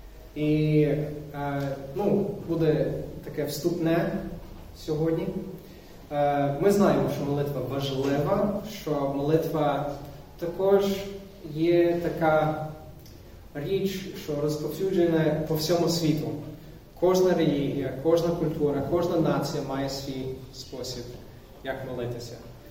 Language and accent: Ukrainian; United States; Ukrainian is a second language; я місіонер з Америки, тому якщо є помилки або щось там таке дивне з моєю вимовою, це причина, я американець.